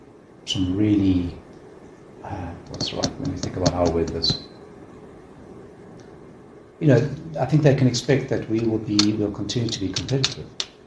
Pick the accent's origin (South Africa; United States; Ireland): South Africa; Port Elizabeth, Eastern Cape; born there; I was born in Port Elizabeth.